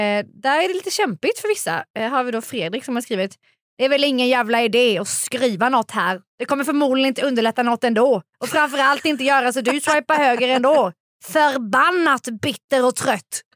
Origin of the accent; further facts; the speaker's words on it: Finland; Jag är finlandssvensk. Jag har fått höra att jag låter som ett mumintroll.